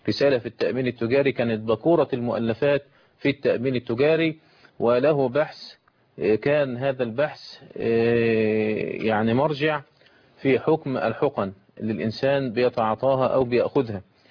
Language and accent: Arabic; Egypt; وإن كان الراجح عندنا في مصر صلاة ال 11 ركعة